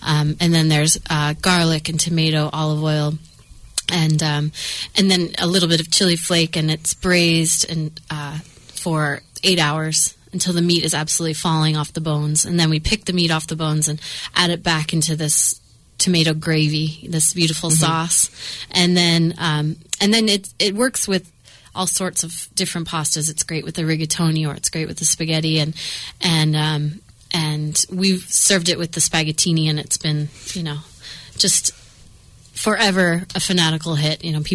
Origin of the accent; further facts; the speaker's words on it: East Coast, United States; I'm from the East Coast, and I was got a job in New York working for a gourmet magazine right out of college.